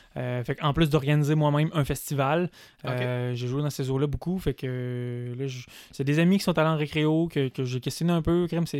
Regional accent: East Broughton, Quebec, Canada; Moi, je viens de East Broughton.

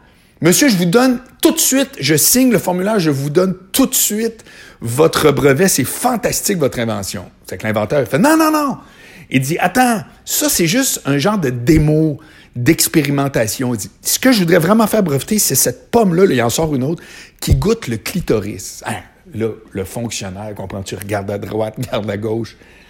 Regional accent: Charlesbourg, Quebec, Canada; moi je viens de Charlebourg

